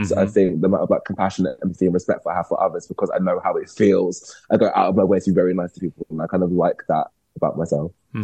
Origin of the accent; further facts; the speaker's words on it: Wood Green, London, United Kingdom; also born or lived in Essex / Hainault; So I grew up between North London and Essex. So it was, I was in like Wood Green, Turnback Lane, like North London.